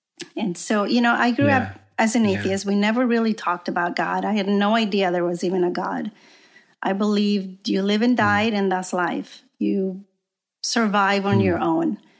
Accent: Matehuala, San Luis Potosí, Mexico; Well, yeah, I grew up in Mexico and in a small town called Matehuala. It's in the center of Mexico. So it's nothing like the border.

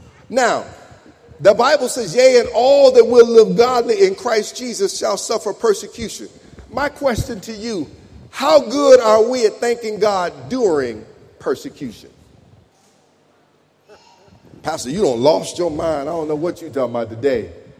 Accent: Louisiana, United States; moved away; When I moved from Louisiana to Michigan, Louisiana, I was by myself. We, you know, wasn't a whole lot of folk around. I mean, for miles.

